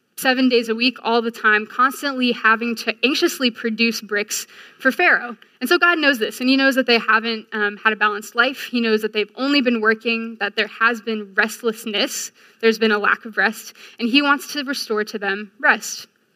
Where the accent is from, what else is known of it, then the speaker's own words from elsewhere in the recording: Virginia, United States; I grew up in Nova, came to UVA in the fall of 2012